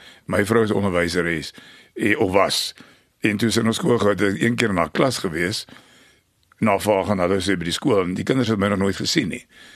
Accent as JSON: {"language": "Afrikaans", "region": "Free State", "country": "South Africa", "tie": "born or raised there", "said": "Ek het in die Vrystaat groot geword op 'n plaas en in die platteland"}